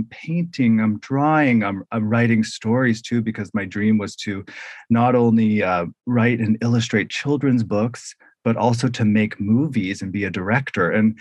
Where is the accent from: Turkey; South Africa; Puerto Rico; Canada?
Canada; Vancouver, British Columbia; now in Seattle, United States; I live in Seattle, Washington. However, I am originally from Canada. I was born in Vancouver, BC.